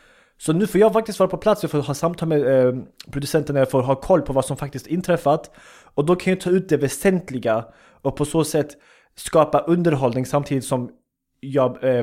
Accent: Sweden; born there; jag kommer från en, jag är född i Sverige, min familj eller min syskon allihopa födda i Sverige, jag kommer från invandrarbakgrund.

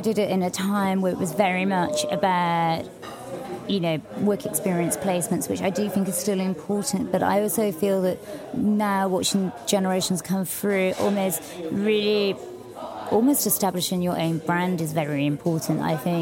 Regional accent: London, United Kingdom; growing up in London

